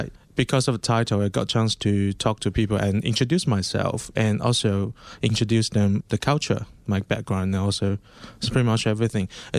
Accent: China; English is a second language; So I'm originally from China. I born in China and raised in China.

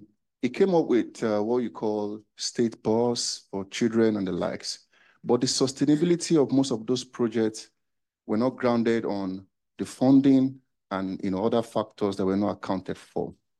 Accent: Enugu State, Nigeria; I'm from Enugu State, Enugu North precisely.

